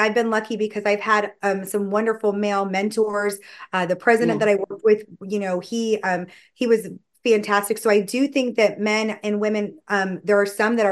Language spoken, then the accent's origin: English; Florida, United States; moved away as an adult; I'm actually originally from Florida. I'm from a very small town. And after college, I went to Washington, D.C.